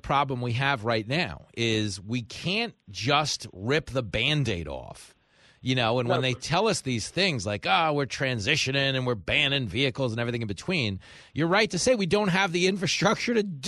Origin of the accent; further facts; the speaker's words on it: New York, United States; as a New Yorker who grew up, I'm Italian in New York